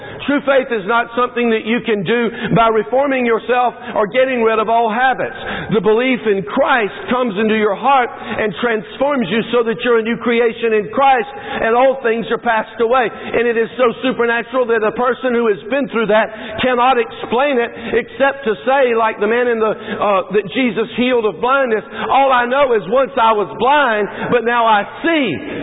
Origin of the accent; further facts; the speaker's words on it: United States; it reminds me of my growing up in America, because I grew up